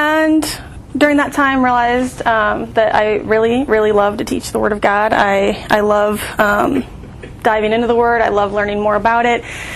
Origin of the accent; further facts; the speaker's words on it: Palatine, Illinois, United States; I grew up at Willow Creek Community Church in the suburbs of Chicago. I'm from Palatine, Illinois originally.